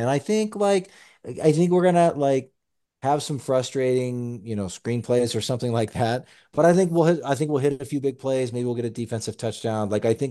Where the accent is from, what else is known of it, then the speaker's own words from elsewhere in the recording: Lincoln, Nebraska, United States; now in Oregon, United States; I grew up in Lincoln. I no longer live in the state. I married an Oregon girl, and I live in Oregon currently.